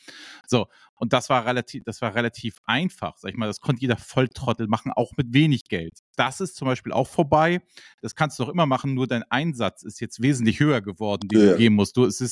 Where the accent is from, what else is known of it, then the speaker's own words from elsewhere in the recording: Hamburg, Germany; und ich bin ja Hamburger, deswegen habe ich gesagt, ey, wir fahren rüber